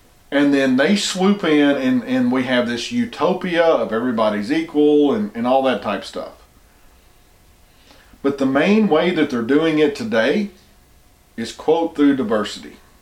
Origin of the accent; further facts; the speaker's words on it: the South, United States; since I'm white, and especially since I'm male, and since I'm from the South